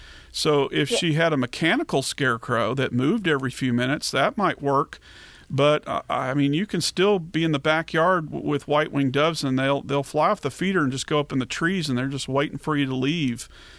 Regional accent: Dallas, Texas, United States; When I was a kid growing up in Dallas in the 1970s

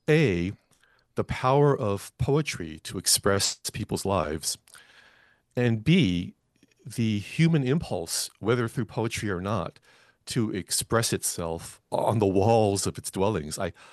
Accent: California, United States; I knew for most of my life, growing up in the Bay Area, I knew the history of Angel Island.

